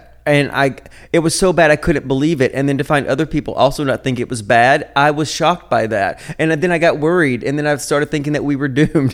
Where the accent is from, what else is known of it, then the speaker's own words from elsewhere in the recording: Southern United States, United States; accent: Southern American; My southern accent comes out. I can't not yell or threaten people without a southern accent.